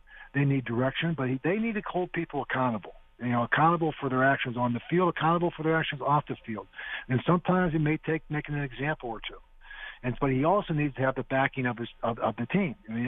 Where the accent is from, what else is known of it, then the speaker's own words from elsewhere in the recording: Pittsburgh, Pennsylvania, United States; I'm a normal guy. I grew up in Pittsburgh.